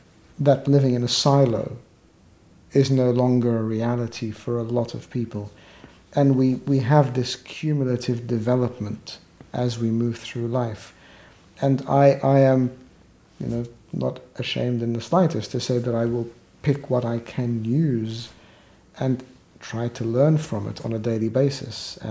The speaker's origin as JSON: {"language": "English", "country": "Australia", "tie": "born or raised there", "also_born_or_lived": "Egypt", "said": "I was born in Egypt. I lived first, you know, my infancy in Egypt, and then grew up in Australia, and I was enriched by that."}